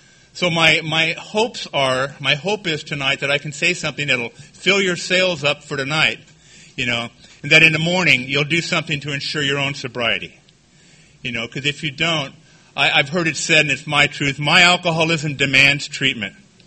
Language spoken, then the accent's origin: English; Downey, California, United States; I'm from Downey, California.